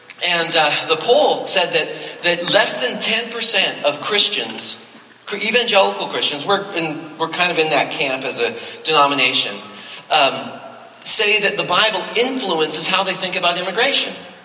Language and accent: English; Canada; Now, I was born and raised in Canada.